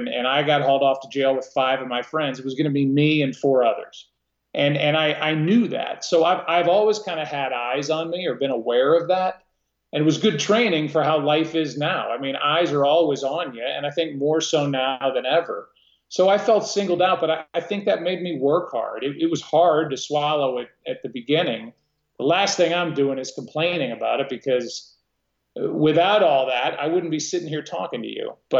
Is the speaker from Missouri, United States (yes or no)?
yes; St. Louis, Missouri, United States; I grew up in St. Louis. Everybody knew my dad.